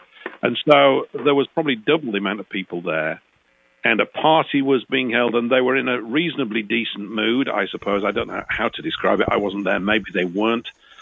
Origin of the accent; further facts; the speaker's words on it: United Kingdom; when I was young, I was born in 1960. So in the 60s, growing up in Britain, watching war films on TV